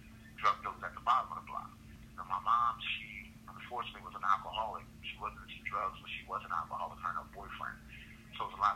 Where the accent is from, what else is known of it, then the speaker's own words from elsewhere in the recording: Philadelphia, Pennsylvania, United States; I'm originally from Philadelphia.